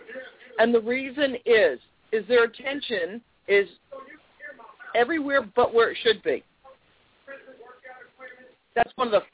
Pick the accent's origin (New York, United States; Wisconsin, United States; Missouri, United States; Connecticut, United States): New York, United States; you can tell I'm from New York.